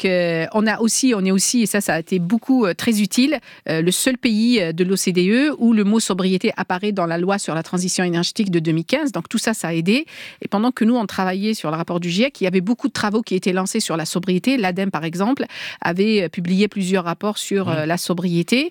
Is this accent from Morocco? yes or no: no; Algiers, Algiers Province, Algeria; Famille d'origine kabyle. Mais ouais. En fait, on a grandi à Alger, on est né à Alger. On a grandi à Alger d'un papa qui est né en Kabylie